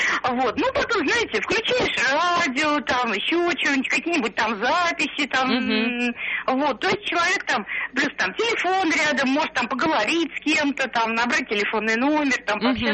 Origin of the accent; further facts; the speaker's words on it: Moscow, Russia; я из Москвы.